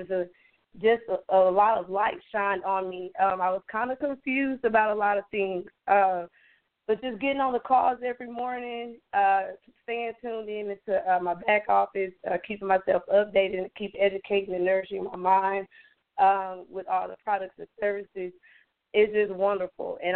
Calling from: Texas, United States; I'm calling from Texas.

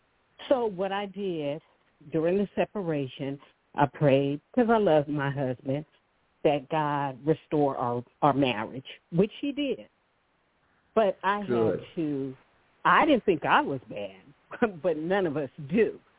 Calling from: California, United States; Shalom, Elder. … I'm calling from California.

